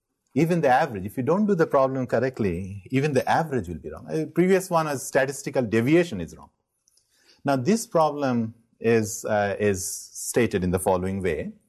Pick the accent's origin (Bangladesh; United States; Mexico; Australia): Bangladesh; I'm originally from Bangladesh.